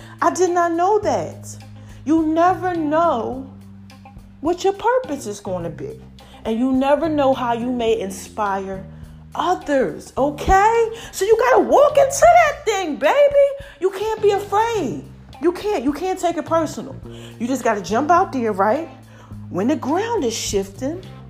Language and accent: English; New Jersey, United States; now in Georgia, United States; when I came from New Jersey to Georgia, almost 6 years ago.